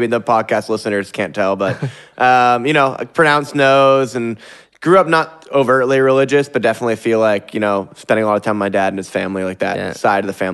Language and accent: English; New Hampshire, United States; also born or lived in Stratford, Vermont; I was born in New Hampshire and lived in Stratford, Vermont with my folks and my family. And then we moved over to New Hampshire, which is like 20 minutes across the river, to go to like elementary through middle school.